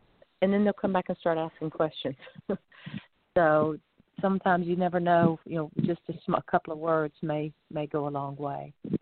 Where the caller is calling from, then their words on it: Florida, United States; And, of course, I'm calling in from Florida.